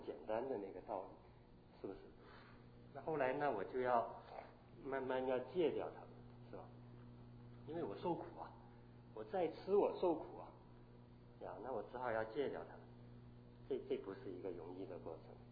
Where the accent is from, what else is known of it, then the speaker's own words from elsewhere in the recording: Chaozhou, Guangdong, China; 我是潮州人呢